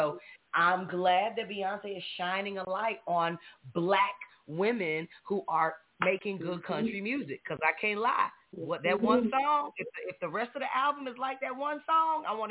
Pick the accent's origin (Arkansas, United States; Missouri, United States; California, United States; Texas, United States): Texas, United States; Fort Worth; You know, we're both from Texas. You know, both, you know, she's raised in Houston. I'm raised in Dallas, Fort Worth specifically.